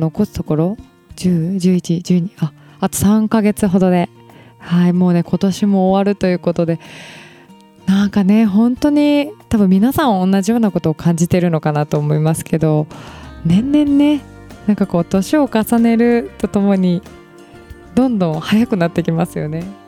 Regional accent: Hamamatsu, Shizuoka, Japan; 地元浜松のなんか映画祭コンペ用のなんかね30分ほどの作品をまあ作ってる方がいて

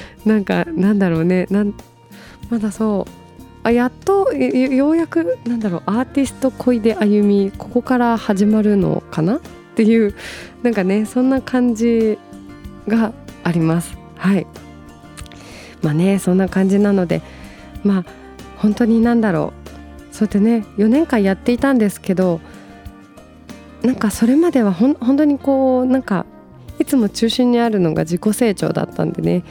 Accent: Hamamatsu, Shizuoka, Japan; 地元静岡の、まあ、浜松市になるんですけどね、

